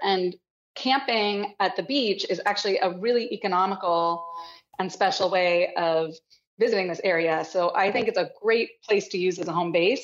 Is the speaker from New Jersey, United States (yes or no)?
no; San Francisco, California, United States; also born or lived in Marin; I grew up in San Francisco and Marin.